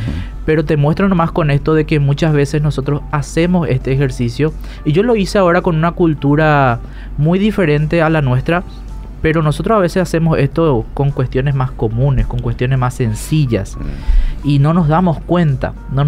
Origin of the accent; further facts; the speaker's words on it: Paraguay; nosotros tenemos una ventaja muy grande como paraguayos que somos bilingües.